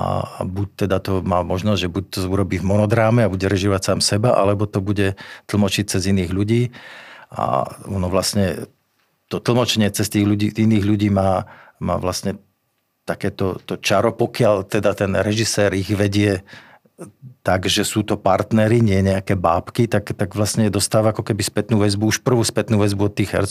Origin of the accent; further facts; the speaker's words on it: Žilina Region, Slovakia; A ja keďže pochádzam z Oravy